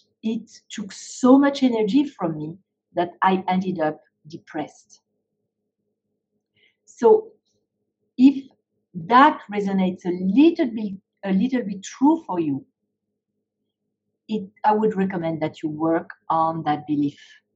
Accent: France; because I loved the US, I was growing up in France, I used to daydream as a teenager

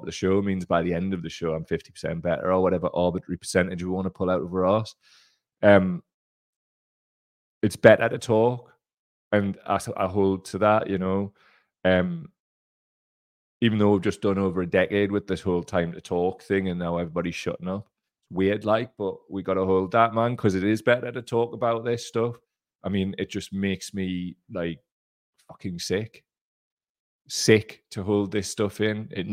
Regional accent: Gateshead, North East England, United Kingdom; He said frickin', but I'm from Gateshead.

